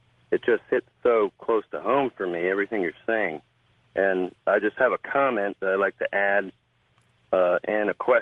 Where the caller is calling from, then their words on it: Cape Cod, Massachusetts, United States; I'm sorry, from Cape Cod.